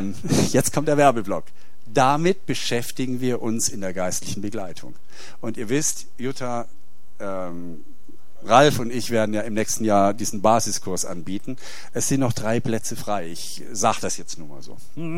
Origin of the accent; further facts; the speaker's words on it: Southern Germany, Germany; Ich komme aus Süddeutschland